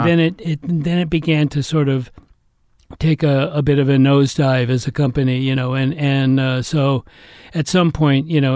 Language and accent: English; Atherton, California, United States; I was brought up in Northern California.